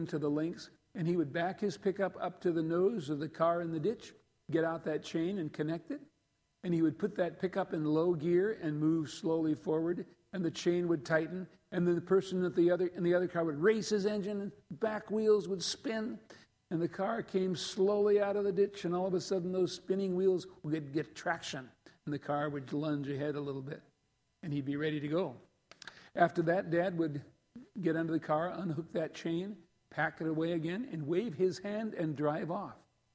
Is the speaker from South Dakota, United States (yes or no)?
yes; South Dakota, United States; I grew up on the Great Plains in South Dakota. I can remember snowy winters that were so severe